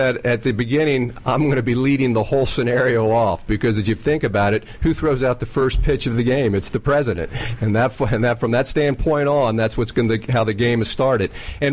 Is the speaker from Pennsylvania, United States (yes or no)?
no; Virginia, United States; I'm from Northern Virginia.